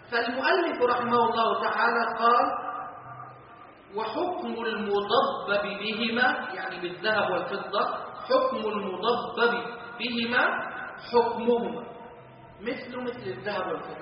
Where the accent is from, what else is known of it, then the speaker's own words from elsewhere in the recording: Egypt; عندنا في مصر